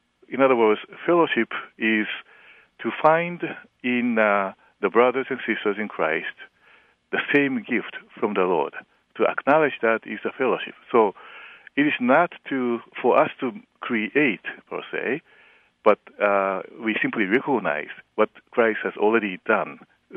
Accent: Japan; English is a second language; I am a Japanese. Obviously, I have an accent. And I grew up in Japan, and there were a bunch of Norwegian missionaries and Finnish and German-American missionaries there. I spent 1 year in Norway. I came here.

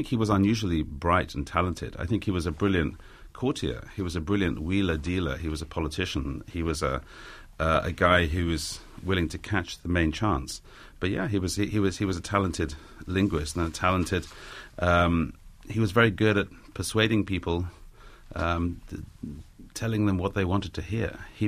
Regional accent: London, United Kingdom; born there; My mother was Russian, and but she emigrated in 1969. I was born in London. But as a child, I would go fairly regularly to visit my Soviet relatives.

